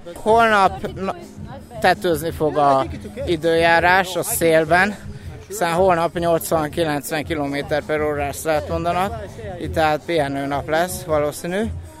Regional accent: Miskolc, Borsod-Abaúj-Zemplén, Hungary; mivel én bánkúti gyerek vagyok. Miskolcról nőttem föl

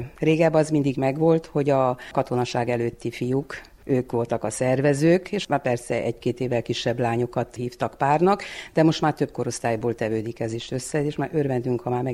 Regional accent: Nyárádmagyarós, Mureș County, Romania; Sose vágytam elmenni innen. Itt születtem én Nyárádmagyaroson, itt jártam 8. osztályig, utána középiskolába, Nyárádszeredába.

